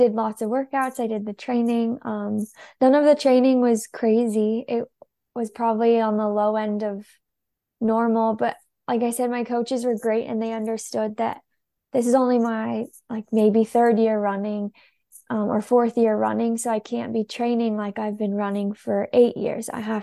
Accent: Salt Lake City, Utah, United States; And I grew up in Salt Lake City, Utah, which, if people haven't been or know, it's a really mountainous place.

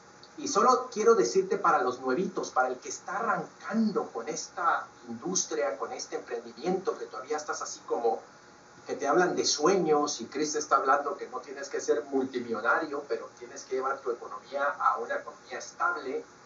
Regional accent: Guatemala; Yo soy guatemalteco

